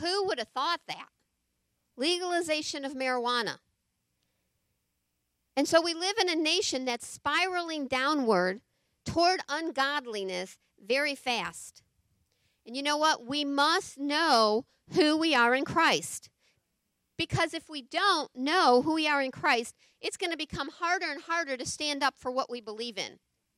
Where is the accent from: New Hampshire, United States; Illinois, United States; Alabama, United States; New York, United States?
Illinois, United States; Chicago; moved away as an adult; now in Texas, United States; shortly after I got saved, I moved to Lyndale from Chicago. 21-year-old girl. Still living at home with my parents.